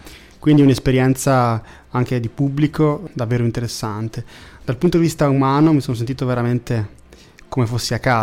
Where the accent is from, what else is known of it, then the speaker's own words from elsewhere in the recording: Trentino-Alto Adige, Italy; un onore per me come trentino aver avuto questa grande possibilità